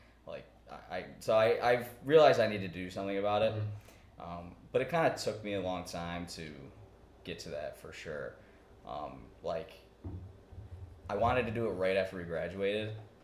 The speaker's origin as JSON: {"language": "English", "town": "Buffalo", "region": "New York", "country": "United States", "said": "I'm from Buffalo, New York, originally. But I ended up going to college in Cleveland at John Carroll with Joe."}